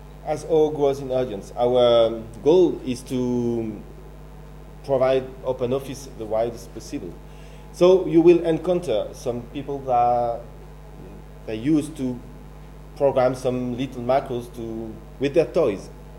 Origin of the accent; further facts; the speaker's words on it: Grenoble, Auvergne-Rhône-Alpes, France; I come from France, from Grenoble near Lyon.